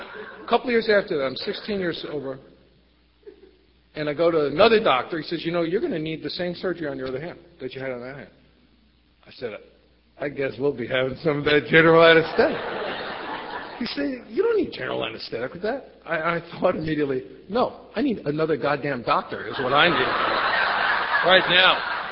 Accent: New York City, New York, United States; born or raised there

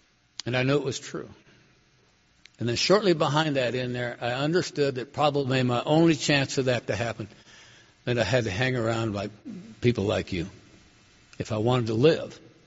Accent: Cheyenne, Wyoming, United States; this old detective that I had any number of acquaintances with growing up in Cheyenne is standing in there.

